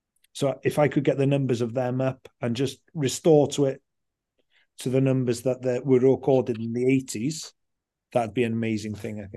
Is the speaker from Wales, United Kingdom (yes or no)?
yes; Anglesey, Wales, United Kingdom; I grew up on Anglesey